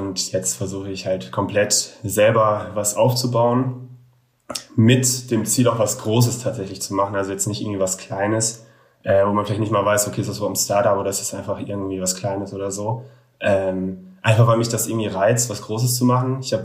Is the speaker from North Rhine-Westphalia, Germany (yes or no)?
yes; Moers, North Rhine-Westphalia, Germany; also born or lived in Cologne; now in Bonn, Germany; komme auch aus Moers ursprünglich, bin auch geboren. Mittlerweile wohne ich in Bonn, vorher in Köln gelebt